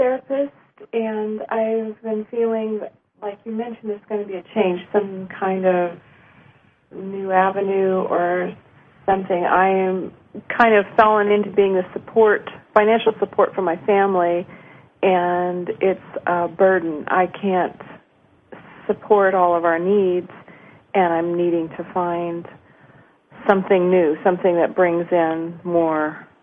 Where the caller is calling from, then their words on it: California, United States; from California.